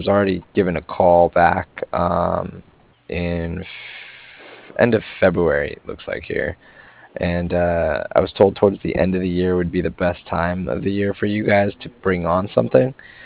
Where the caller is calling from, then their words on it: Cardiff, Wales, United Kingdom; as in mother at the end. And I was calling from Cardiff.